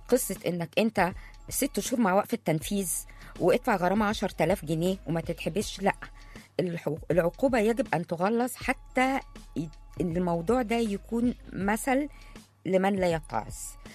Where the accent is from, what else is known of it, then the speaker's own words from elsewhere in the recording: Cairo, Cairo Governorate, Egypt; إنما إحنا عندنا في القاهرة وفي حتت كتير من اللي بيعذبوا فيها الكلاب